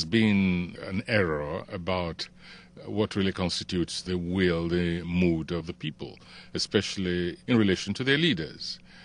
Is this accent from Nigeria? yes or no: yes; Nigeria; as a Nigerian, it's an embarrassment